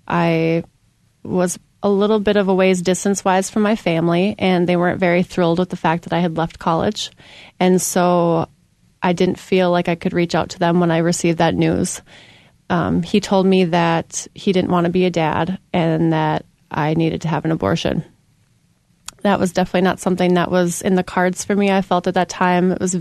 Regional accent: East Grand Forks, Minnesota, United States; I grew up in a large family of five kids in East Grand Forks, Minnesota, right in the border of North Dakota. And I grew up in a really wonderful Christian home.

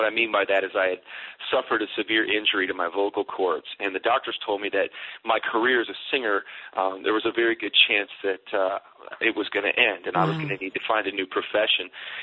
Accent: Chicago, Illinois, United States; I was a big Cubs fan growing up in Chicago

